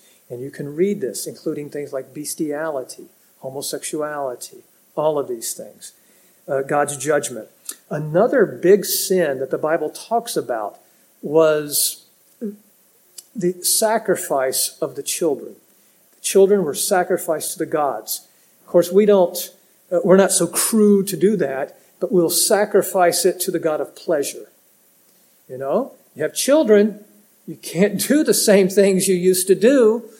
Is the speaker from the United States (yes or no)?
yes; United States; I grew up in America. It wasn't perfect, not even close.